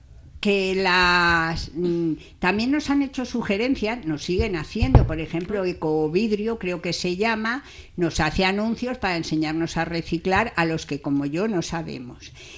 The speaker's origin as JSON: {"language": "Spanish", "town": "Madrid", "region": "Community of Madrid", "country": "Spain", "said": "yo que soy de Madrid"}